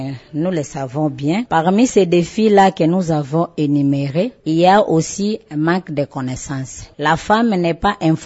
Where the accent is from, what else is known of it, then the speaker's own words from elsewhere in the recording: Maniema, DR Congo; ici chez nous au Maniema